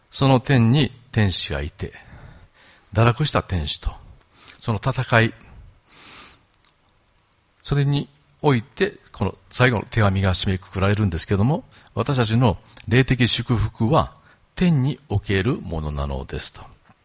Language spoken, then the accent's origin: Japanese; Kobe, Hyogo, Japan; 私は昭和35年に生まれて神戸にずっといます